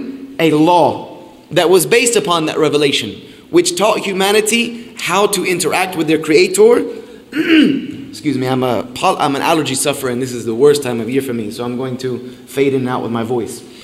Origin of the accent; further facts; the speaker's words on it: South Carolina, United States; I'm from South Carolina, I'm from a Cherokee tribe.